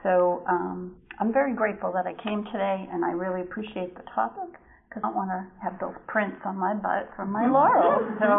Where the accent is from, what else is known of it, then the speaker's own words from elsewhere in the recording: New Hampshire, United States; from New Hampshire.